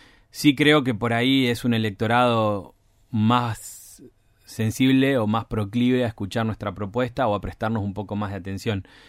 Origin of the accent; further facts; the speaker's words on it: Tierra del Fuego, Argentina; la gente se da cuenta que somos fueguinos, que vivimos acá